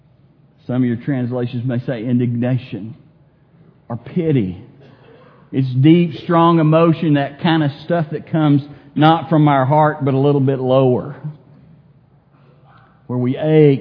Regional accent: Texas, United States; here I am, I'm a Texan, I'm a hugger

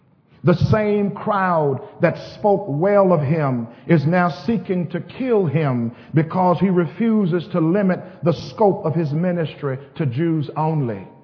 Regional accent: Millington, Tennessee, United States; And so now I proudly tell people I'm from Millington, and I was in choir with … uncle, John Timberlake, and we're from Millington.

